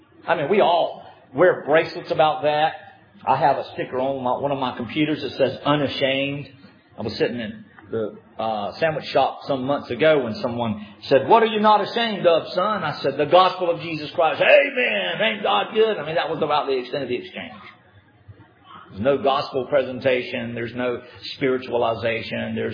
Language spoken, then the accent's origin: English; Savannah, Georgia, United States; born there; I was born in Savannah. I lived here in Hicktown, where everything closes at 6 o'clock.